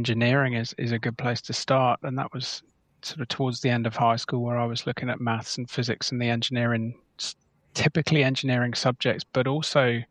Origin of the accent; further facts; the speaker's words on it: United Kingdom; I'm obviously British and began my career in Bristol, but then moved to London, spent 13 years in London.